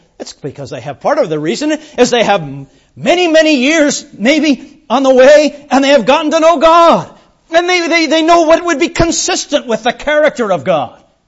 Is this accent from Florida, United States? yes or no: no; Arizona, United States; Well, I'm from Arizona. I can tell you that there isn't.